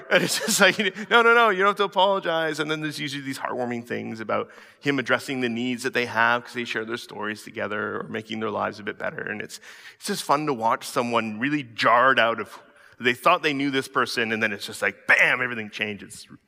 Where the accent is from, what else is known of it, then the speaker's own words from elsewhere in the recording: Coquitlam, British Columbia, Canada; And I said, oh, I grew up in Coquitlam.